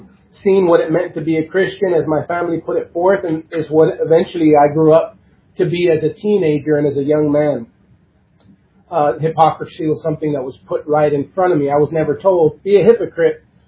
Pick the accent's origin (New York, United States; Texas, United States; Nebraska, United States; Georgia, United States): Texas, United States; San Antonio; born there; I was born in San Antonio, Texas, as the last of 9 children.